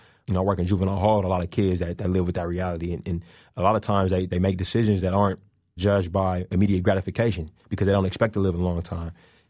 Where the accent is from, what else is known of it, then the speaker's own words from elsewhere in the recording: California, United States; Where I'm from is something that we constantly are thinking about, because in the Bay Area, a lot